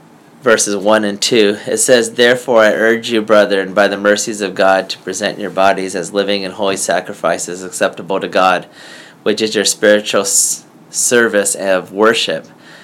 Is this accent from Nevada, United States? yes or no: no; California, United States; But I think my experience is a little bit different growing up in California, because there were probably a third to half the people in my classes growing up were at least Chinese, if not Japanese American.